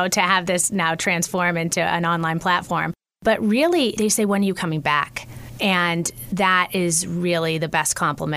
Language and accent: English; Canton, Massachusetts, United States; I grew up in Canton, Massachusetts.